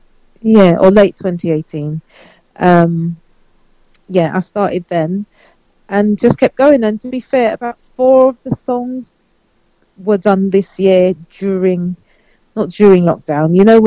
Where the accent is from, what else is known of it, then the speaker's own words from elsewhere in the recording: London, United Kingdom; I grew up in the East End, so you know, there was lots of it when I was a youngster.